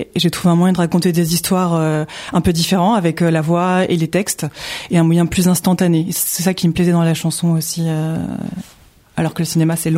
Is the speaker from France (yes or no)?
yes; Chelles, Île-de-France, France; Alors moi, je suis chelloise. Je suis née à Montfermeil dans le 93, mais j'ai grandi.